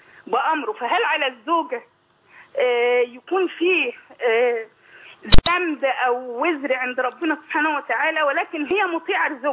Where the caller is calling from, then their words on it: Kafr El Sheikh, Kafr El Sheikh Governorate, Egypt; انا بكلم حضرتك من كفر الشيخ.